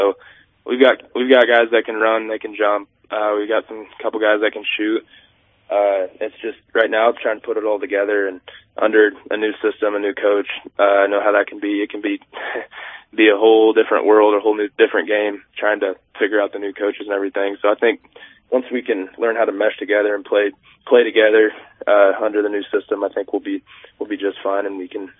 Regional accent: Medicine Lodge, Kansas, United States; I'm from Medicine Lodge, Kansas.

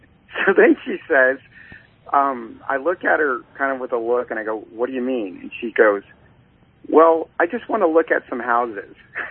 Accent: California, United States; also born or lived in Prescott, Arizona; I grew up in the Central Valley of Central California. Lived there, grew up there, farmer's son, farmer's kid. And then probably about, it's probably about 13 years ago, we moved to Prescott, Arizona

